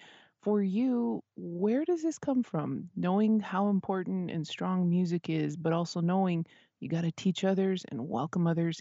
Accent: Isleta Pueblo, New Mexico, United States; from Isleta Pueblo.

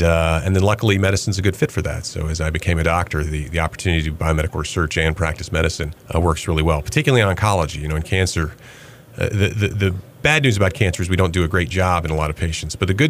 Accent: Greensboro, North Carolina, United States; I am a local product. I grew up in Greensboro, where I had an undistinguished high school career.

